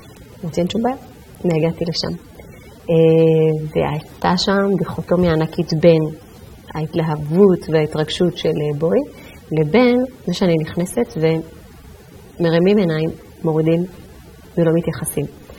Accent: Ethiopia; אבל בצד שני אני אתיופית, כולם מזהים אותי כאתיופית, מה עושה אותי אתיופית?

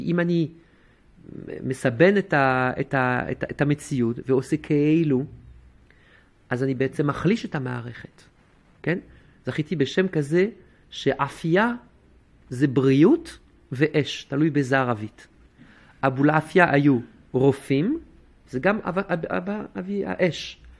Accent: France; now in Israel; מאיפה שבאתי לפני 20 שנה מצרפת

